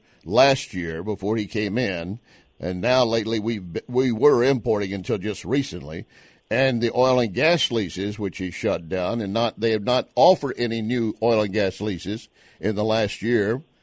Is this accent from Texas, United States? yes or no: yes; Texas, United States; I grew up in West Texas. I know this stuff.